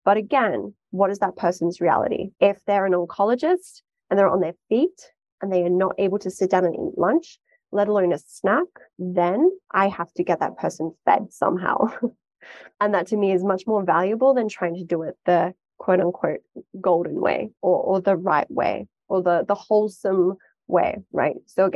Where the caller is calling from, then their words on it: Singapore; when you live on the equator, which I'm calling from Singapore today.